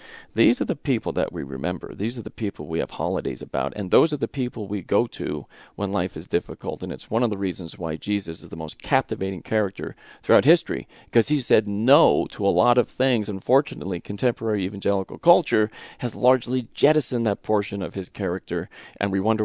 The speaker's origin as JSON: {"language": "English", "town": "Reseda", "region": "California", "country": "United States", "tie": "born or raised there", "said": "as a kid, a troubled kid in Southern California, I grew up in Reseda, California in the 70s."}